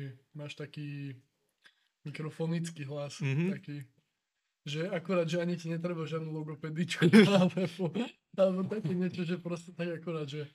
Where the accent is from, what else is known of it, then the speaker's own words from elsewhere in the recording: eastern Slovakia, Slovakia; Tak my sme z východu, my vieme.